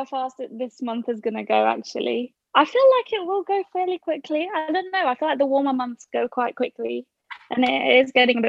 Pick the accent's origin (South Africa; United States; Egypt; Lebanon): Egypt; now in England, United Kingdom; We had, like, the growing up in Egypt, Egyptian Ramadan, and then we had the English Ramadan when we first moved here